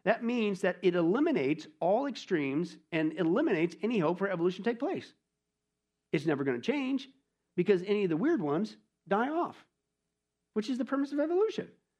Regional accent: United States; If you ever notice, I grew up in Kansas, Nebraska.

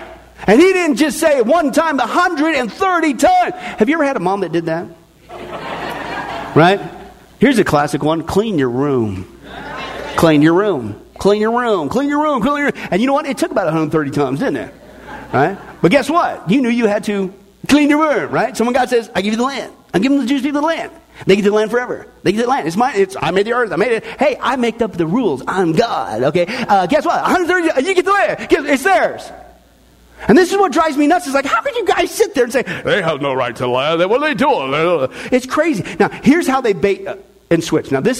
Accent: Kansas, United States; I grew up in the Midwest, in Kansas.

